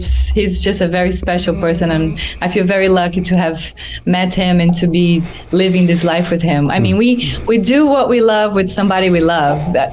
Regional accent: Brazil; So I couldn't wait to be there with him and show him my hometown, you know, all the things I grew up with, all the foods and the music and the places.

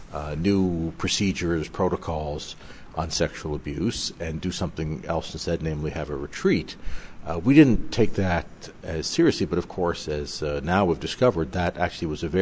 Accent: Canada; the Canadian bishops, I'm from Canada

